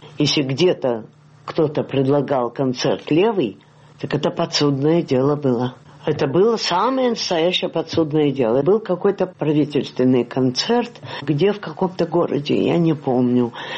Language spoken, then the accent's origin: Russian; Rostov-on-Don, Rostov Oblast, Russia; moved away as an adult; now in Moscow, Russia; Я ростовчанка, а в Москву я приехала в 19-м году. Я в Петербург поехала раньше, а потом я в Москву переехала, здесь сестра жила